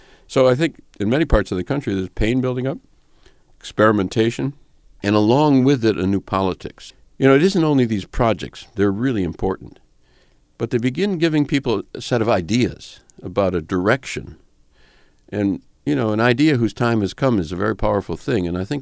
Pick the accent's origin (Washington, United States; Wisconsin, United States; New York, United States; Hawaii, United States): Wisconsin, United States; I'm from Wisconsin. I remember Joe McCarthy in the 1950s.